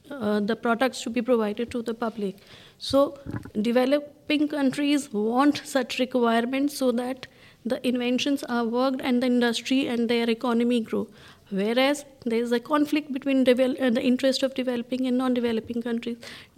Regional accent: India; English is a second language; I am an Indian patent attorney.

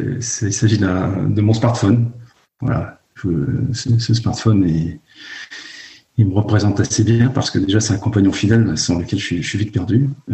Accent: Lannion, Brittany, France; j'ai grandi à Lannion, dans les Côtes d'Armor, pas trop loin de la mer, pas trop loin de la côte de Granit Rose. Et j'ai grandi dans un commerce. Mes parents tenaient à tabac librairie.

